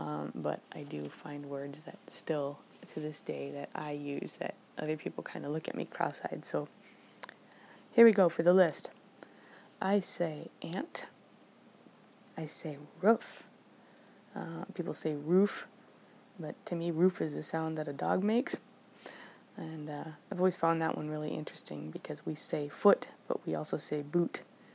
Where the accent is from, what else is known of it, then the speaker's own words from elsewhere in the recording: Minnesota, United States; born there; moved away as an adult; now in Sacramento, United States; I was born in Minnesota, which is located in the Midwest, way up north on the Canadian border. But I have made my home for the last, more than 20 years now in the capital of California